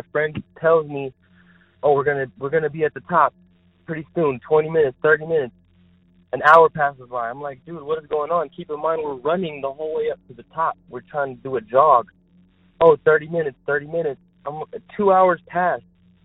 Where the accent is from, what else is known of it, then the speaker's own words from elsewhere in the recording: Texas, United States; I'm from Texas, and I've been here for 7 years